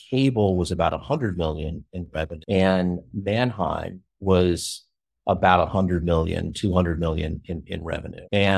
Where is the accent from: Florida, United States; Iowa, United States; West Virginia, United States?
Florida, United States; born there; So I was born in Florida.